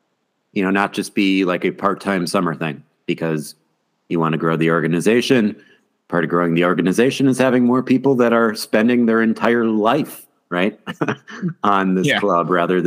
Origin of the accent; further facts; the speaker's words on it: Wisconsin, United States; Yeah, I guess I'm from Wisconsin, like where the baseball stadium was named after beer.